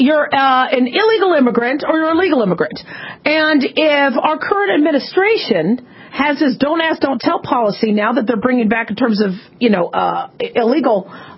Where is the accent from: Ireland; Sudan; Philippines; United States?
United States; Los Angeles, California; born there; I was born in Los Angeles